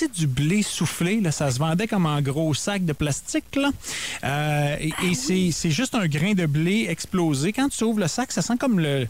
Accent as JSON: {"language": "French", "town": "Magog", "region": "Quebec", "country": "Canada", "tie": "born or raised there", "said": "Ça me fait penser à ma ville natale, je trouve."}